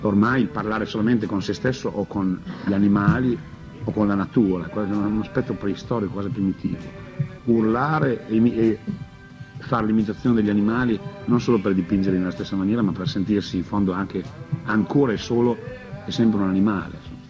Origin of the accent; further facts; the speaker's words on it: Reggio Emilia, Emilia-Romagna, Italy; noi siamo essenzialmente le teste quadre, siamo reggiani